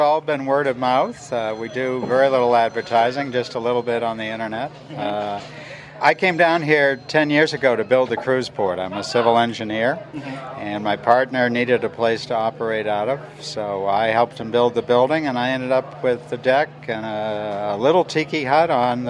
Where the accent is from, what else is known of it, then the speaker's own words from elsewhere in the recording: Boston, Massachusetts, United States; I grew up in Boston, but when I saw the color of the water down here, I just fell in love with the place.